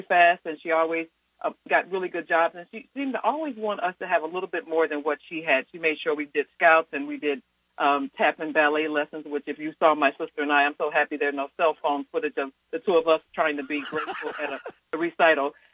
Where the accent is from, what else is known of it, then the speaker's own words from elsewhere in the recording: Chicago, Illinois, United States; But I grew up in Chicago not realizing that we were technically poor until I saw it on the news one day when they showed the income.